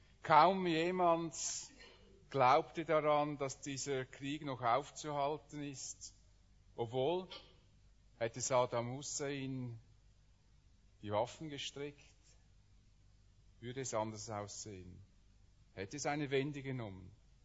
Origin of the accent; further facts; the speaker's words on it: Switzerland; wenn ich als Schweizer, der jetzt glücklicherweise müsste ich jetzt ja nicht mehr einrücken